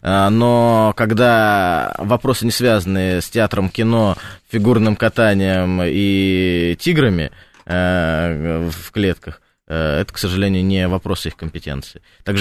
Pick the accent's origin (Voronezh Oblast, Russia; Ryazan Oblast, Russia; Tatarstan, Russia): Voronezh Oblast, Russia; Voronezh; Я сам из Воронежа.